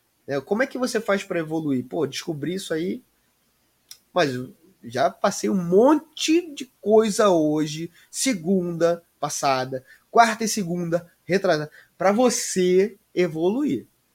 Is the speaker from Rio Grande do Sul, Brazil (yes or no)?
yes; São Leopoldo, Rio Grande do Sul, Brazil; Sou aqui de São Leopoldo